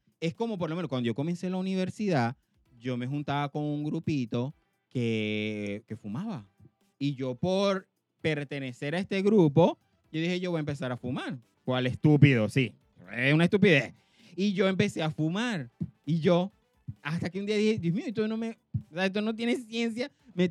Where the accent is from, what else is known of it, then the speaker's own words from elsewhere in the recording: Venezuela; moved away; Salimos de Venezuela para mejorar.